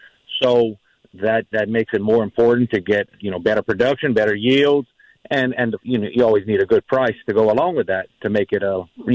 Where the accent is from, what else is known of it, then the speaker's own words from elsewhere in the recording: Louisiana, United States; This is where I'm born and raised in Southern Evangeline Parish, and it's home